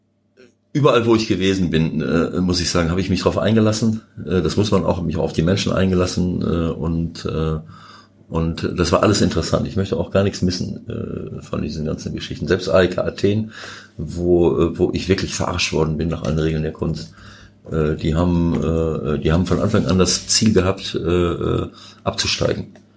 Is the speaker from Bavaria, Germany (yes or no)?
no; Bielefeld, North Rhine-Westphalia, Germany; Und Bielefeld natürlich auch noch ein bisschen, weil das meine Heimat ist.